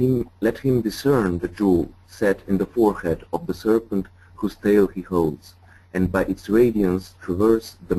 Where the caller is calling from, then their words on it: Slovenia; Yes, Slovenia.